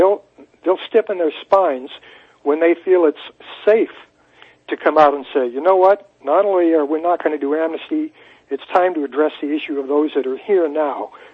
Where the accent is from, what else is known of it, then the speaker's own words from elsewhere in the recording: United States; That offends me as an American.